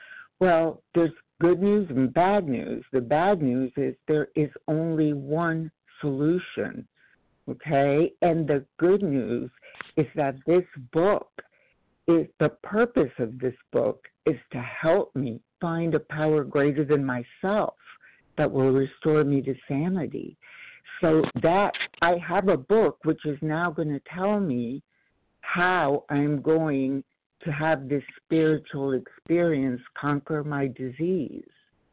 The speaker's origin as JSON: {"language": "English", "town": "Los Angeles", "region": "California", "country": "United States", "said": "I am from Los Angeles."}